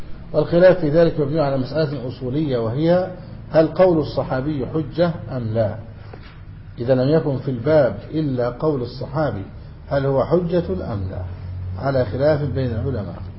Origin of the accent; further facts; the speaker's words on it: Egypt; كما عندنا في مصر